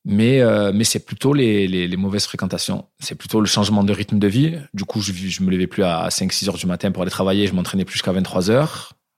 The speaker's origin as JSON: {"language": "French", "town": "Marignane", "region": "Provence-Alpes-Côte d'Azur", "country": "France", "tie": "born or raised there", "said": "Je viens d'une petite ville du sud de la France, de Marignane."}